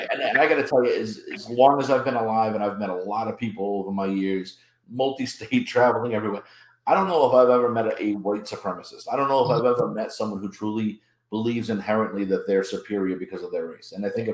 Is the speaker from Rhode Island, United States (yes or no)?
yes; Pawtucket, Rhode Island, United States; I grew up in Pawtucket, just like, you know, you weren't far off.